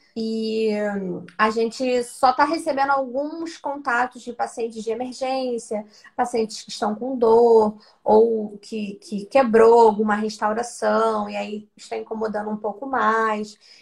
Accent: Rio de Janeiro, Brazil; Eu sou do Rio de Janeiro, do estado, da cidade do Rio de Janeiro, e nós ficamos no bairro da Zona Oeste.

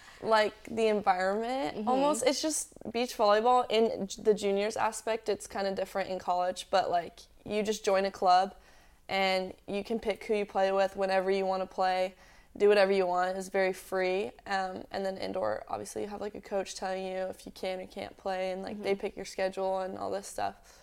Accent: Texas, United States; I'm from Texas

